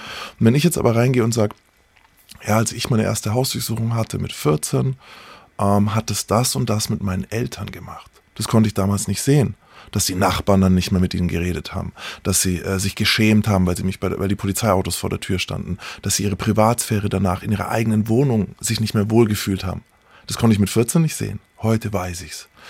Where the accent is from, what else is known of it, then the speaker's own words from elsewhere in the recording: Nuremberg, Bavaria, Germany; Und dann war ich ein Jahr lang in Nürnberg, wo ich aufgewachsen bin.